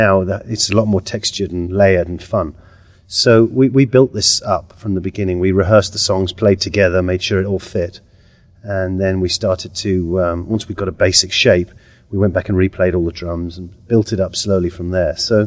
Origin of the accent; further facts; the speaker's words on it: London, United Kingdom; I'm an old timer, pretty much. I try not to look like it, but I am. I'm from London.